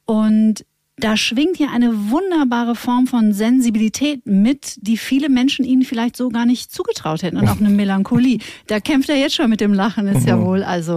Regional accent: North Rhine-Westphalia, Germany; ich komme auch aus Nordrhein-Westfalen

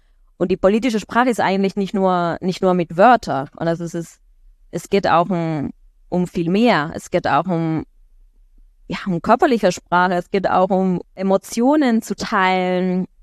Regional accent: Argentina; German is a second language; zum Beispiel in Argentinien, das ist, wo ich herkomme

